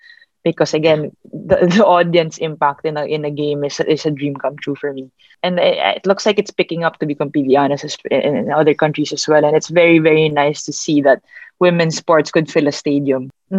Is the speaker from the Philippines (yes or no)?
yes; Philippines; Even me at a young age, as a Filipino, Filipina specifically, there weren't many to look up